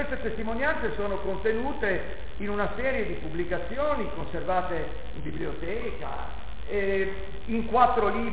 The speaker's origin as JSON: {"language": "Italian", "region": "Liguria", "country": "Italy", "said": "Cosa volete, sono ligure, non butto via niente"}